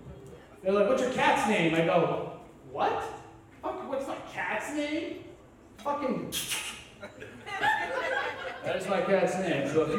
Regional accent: Maine, United States; I grew up in Maine, so when a family member's dying in Maine, you're like

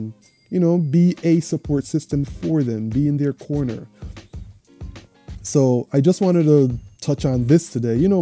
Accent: Jamaica; when I was growing up in Jamaica, I had friends, you could just go and talk to them

